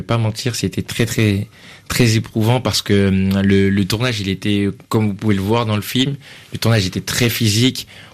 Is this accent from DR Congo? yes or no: yes; DR Congo; je me disais, je suis un Congolais qui joue un Rwandais